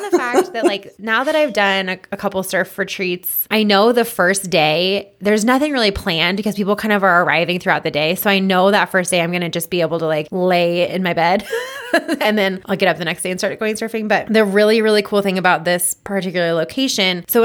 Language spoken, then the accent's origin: English; Boulder, Colorado, United States; I'm like, yeah, you know, I'm from the Boulder area.